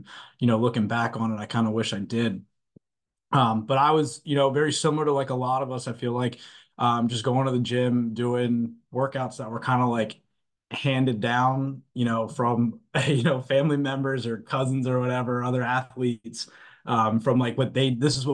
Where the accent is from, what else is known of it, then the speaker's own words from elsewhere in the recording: Lehigh Valley, Pennsylvania, United States; So I'm from Lehigh Valley in Pennsylvania. It's like right outside of Philadelphia.